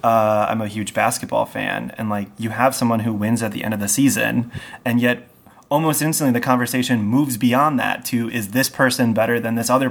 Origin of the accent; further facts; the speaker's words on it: Milwaukee, Wisconsin, United States; my hometown in Milwaukee, Wisconsin is often known for being smaller than a different city, Chicago.